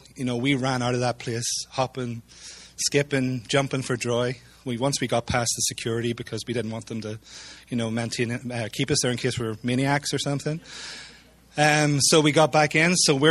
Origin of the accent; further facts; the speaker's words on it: Ireland; now in United States; we're originally from Ireland, and we're here through the grace of the State Department of the U.S. Okay, we're one of those legal aliens.